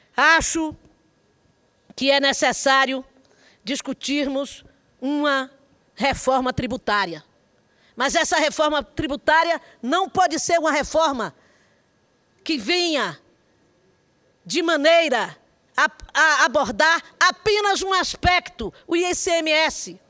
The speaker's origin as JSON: {"language": "Portuguese", "region": "Northeast Region", "country": "Brazil", "said": "Mas, em especial, como nordestina, vejo com desconfiança."}